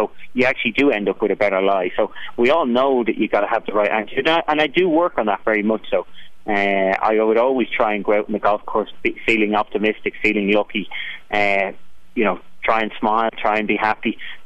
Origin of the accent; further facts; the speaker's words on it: Ireland; growing up in Ireland